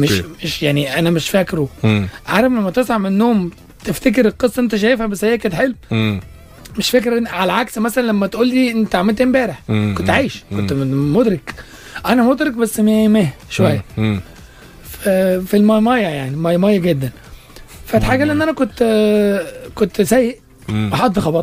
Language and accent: Arabic; Saudi Arabia; كنت انا اتولدت وعشت في السعوديه اصلا طول عمري في السعوديه